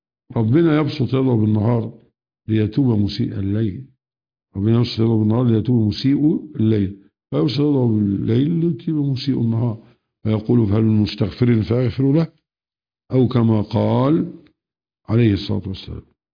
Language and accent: Arabic; Egypt; دي عادات وتقاليد عندنا في مصر.